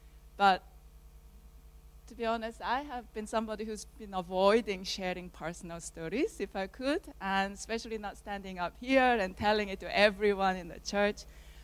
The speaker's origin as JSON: {"language": "English", "country": "South Korea", "said": "I'm originally from South Korea."}